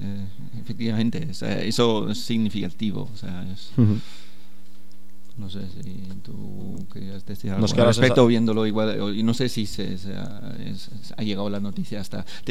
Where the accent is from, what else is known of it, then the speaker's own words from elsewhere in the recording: Germany; Spanish is a second language; y yo, siendo alemán, por ejemplo, viviendo entonces todavía en Alemania, no tenía conciencia de ello.